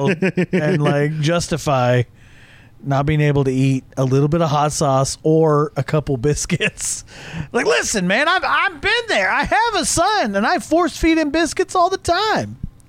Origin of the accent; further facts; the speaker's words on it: Arkansas, United States; I grew up in Arkansas. I should know that.